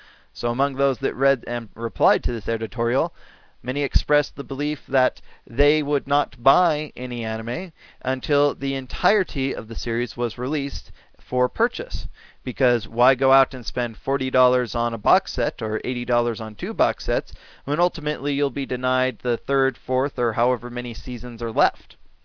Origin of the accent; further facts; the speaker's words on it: United States; I can tell you, as an American fan of anime, I really, really hate Moe.